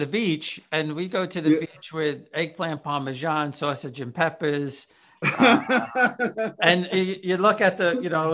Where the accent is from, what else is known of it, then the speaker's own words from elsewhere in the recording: College Point, New York, United States; I grew up in College Point, which wasn't really an Italian neighborhood, but my mom's family was, and my dad's family, they were both from Corona.